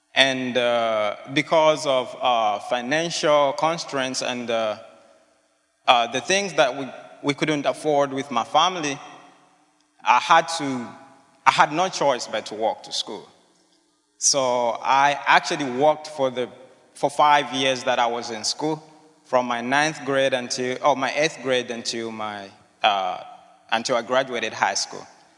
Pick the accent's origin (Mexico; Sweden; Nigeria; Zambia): Zambia; now in Memphis, United States; I'm from Zambia. I'm actually going into my junior year at Lemoyne Owen College in Memphis.